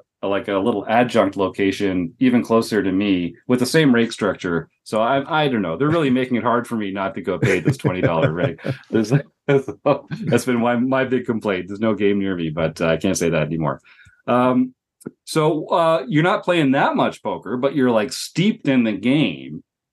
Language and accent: English; Toronto, Ontario, Canada; growing up in Toronto, and they had just won back to back when that strike happened.